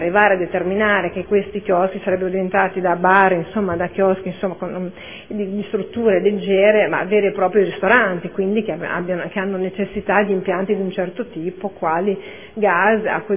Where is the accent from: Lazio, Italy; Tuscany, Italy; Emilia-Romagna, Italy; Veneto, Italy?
Emilia-Romagna, Italy; Modena; born there; io, che sono nata a Modena